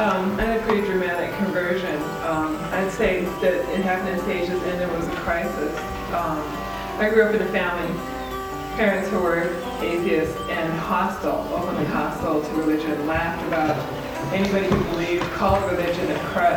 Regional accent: Seattle, Washington, United States; I grew up in Seattle, I had cousins in Portland who happened to be Lutheran, Missouri, and they had an intern from St. Louis.

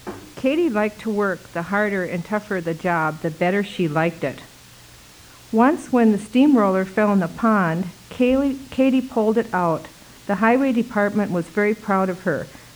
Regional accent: Minneapolis, Minnesota, United States; when I was a young child growing up in Minneapolis and all the fun I had in the snow

